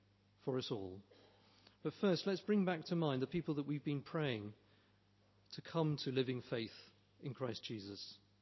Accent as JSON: {"language": "English", "region": "England", "country": "United Kingdom", "said": "we're English, most of us, aren't we?"}